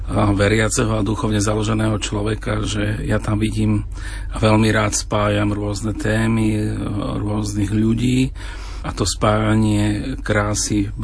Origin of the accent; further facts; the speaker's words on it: Kozárovce, Nitra Region, Slovakia; Ja pochádzam z malej dediny z Kozároviec